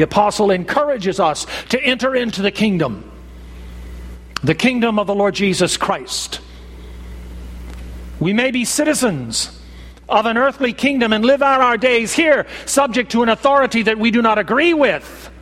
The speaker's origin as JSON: {"language": "English", "country": "United States", "said": "I'm an American. And I believe in patriotism."}